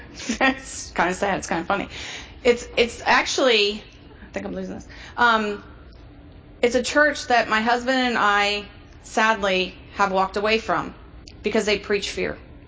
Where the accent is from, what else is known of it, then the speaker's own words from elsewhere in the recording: Webster, Texas, United States; I am from Webster, Texas, which is a podunk town, and I'm a podunk doc from a podunk town.